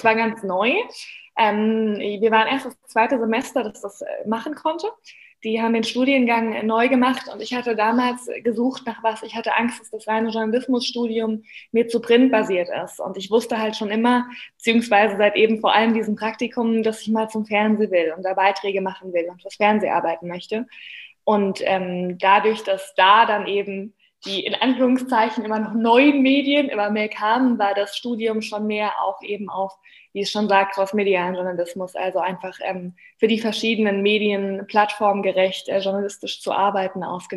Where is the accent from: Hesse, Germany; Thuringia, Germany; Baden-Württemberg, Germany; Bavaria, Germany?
Baden-Württemberg, Germany; Bei uns in Baden-Württemberg heißt das BOGI.